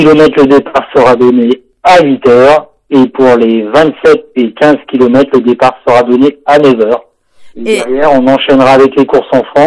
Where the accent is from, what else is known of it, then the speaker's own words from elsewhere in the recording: Auvergne-Rhône-Alpes, France; Ben, j'étais de Bichirol, donc c'est vrai que j'étais pas très loin.